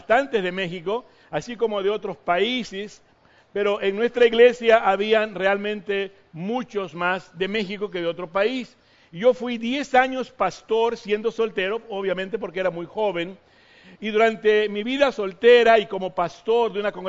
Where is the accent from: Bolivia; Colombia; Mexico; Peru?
Peru; soy peruano … mi apellido es descendencia alemán, pero de corazón soy mexicano.